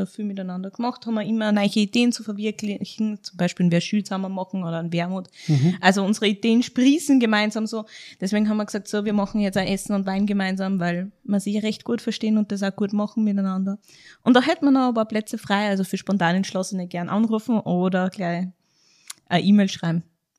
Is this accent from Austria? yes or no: yes; Austria; weil ich war ja Österreicherin